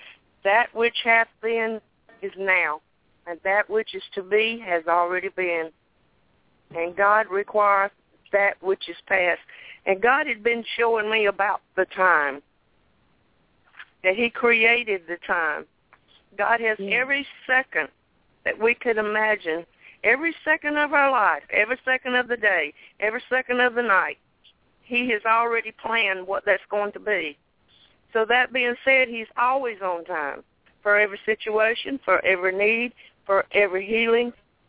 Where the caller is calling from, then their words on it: Thomaston, Georgia, United States; I'm from Thomaston, Georgia.